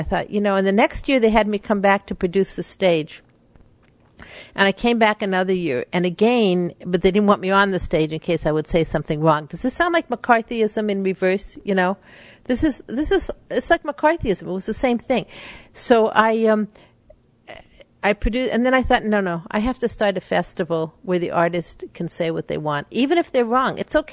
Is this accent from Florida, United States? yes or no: no; Hollywood, California, United States; I was from Hollywood